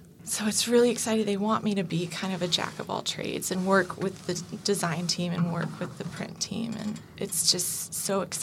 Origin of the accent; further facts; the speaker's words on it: Dallas, Texas, United States; I'm from Dallas, Texas.